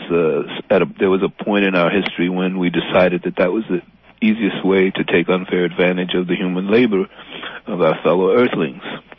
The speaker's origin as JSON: {"language": "English", "region": "Alabama", "country": "United States", "tie": "born there", "lives_now": "Portland, United States", "said": "Oh, yeah. I was born in Alabama. Mm-hmm. Grew up all over the country and have lived all over the country and the Western Hemisphere."}